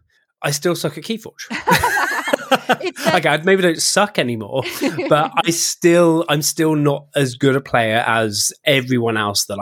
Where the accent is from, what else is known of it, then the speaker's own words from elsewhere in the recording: United Kingdom; moved away as an adult; now in Sweden; I've been living in Sweden for 11 years, although I'm British from the start. I'm trying to drop the British side a little bit more at the moment after the whole Brexit thing.